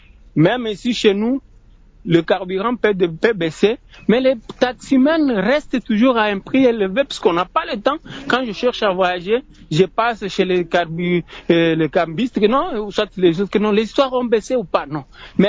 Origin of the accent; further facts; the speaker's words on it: DR Congo; c'est ce qui nous manque ici chez nous au Congo, monsieur Yuri.